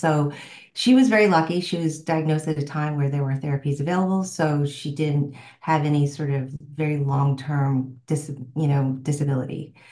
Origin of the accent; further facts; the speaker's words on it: New York, United States; I forgot to mention I'm originally from New York